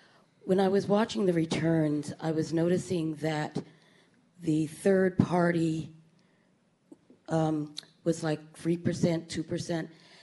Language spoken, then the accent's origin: English; Niskayuna, New York, United States; I'm from Niskayuna.